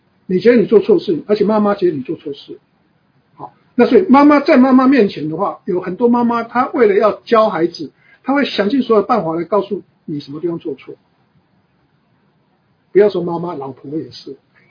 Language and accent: Chinese; China; 你知道我们中国人一直有提到说吃什么不能再吃什么